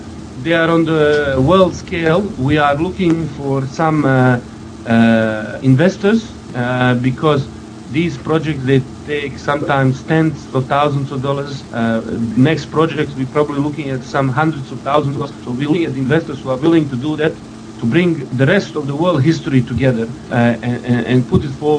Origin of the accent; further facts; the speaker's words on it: Bosnia & Herzegovina; English is a second language; I come from Bosnia anyway, so, and we have similar saying